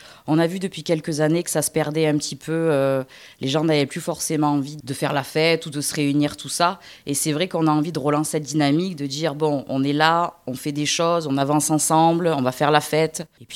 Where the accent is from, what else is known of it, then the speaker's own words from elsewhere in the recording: Château-Arnoux, Provence-Alpes-Côte d'Azur, France; Moi, je suis native de Château-Arnoux, c'est vrai.